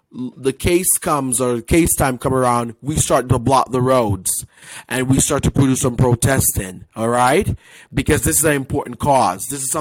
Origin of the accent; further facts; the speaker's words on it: Jamaica; Well, thank you. I am light-skinned and I am Jamaican, by the way. Shout out to Jamaica.